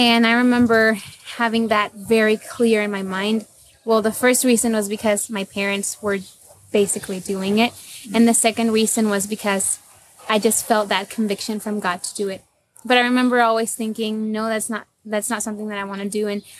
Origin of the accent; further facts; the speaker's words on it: Nicaragua; English is a second language; I've lived all my life in Nicaragua, and currently I am an English teacher.